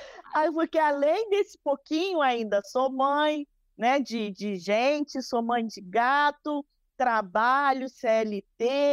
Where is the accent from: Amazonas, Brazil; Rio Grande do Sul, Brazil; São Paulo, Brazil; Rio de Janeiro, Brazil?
Rio de Janeiro, Brazil; Volta Redonda; Então, eu sou de Volta Redonda, do interior do estado